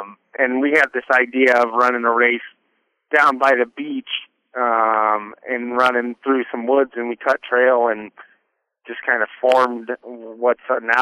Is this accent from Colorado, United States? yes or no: yes; Colorado, United States; now in Minneapolis, United States; Yeah, I'm from Colorado over to Minneapolis now.